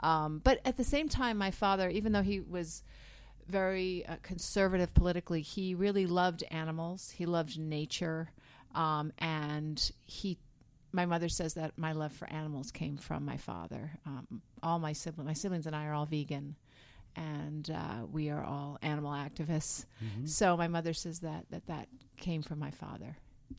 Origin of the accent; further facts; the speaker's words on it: New England, United States; also born or lived in Manhattan, New York; I was born in Manhattan, but I really consider myself hailing from New England. That's where my sensibility was really formed.